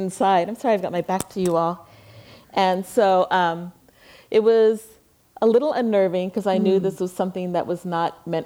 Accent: Laurel Canyon, California, United States; But coming as a girl born and raised in Laurel Canyon, which is very, you know, quasi-rural

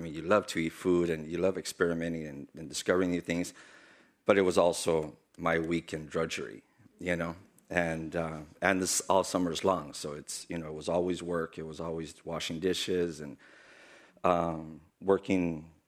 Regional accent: Montebello, California, United States; also born or lived in Highland Park; I was born in, in Highland Park. Mm-hmm. So I lived there about 5 years, and then we moved to Montebello. So basically, up until college, I was kind of on the east side of Los Angeles.

